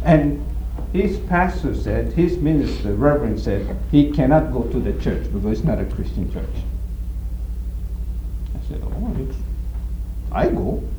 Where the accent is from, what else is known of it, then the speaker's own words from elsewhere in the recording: Hawaii, United States; I came from Hawaii, right? Born in Hawaii.